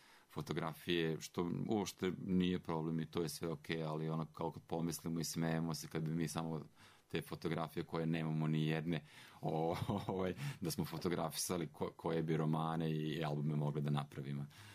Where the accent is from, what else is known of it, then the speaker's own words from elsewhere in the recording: Subotica, Vojvodina, Serbia; moved away as an adult; now in Banja Luka, Bosnia and Herzegovina; iako sam imao 24 godine kad sam došao ovdje, ali da imam prijatelje iz detinjstva u Banja Luci.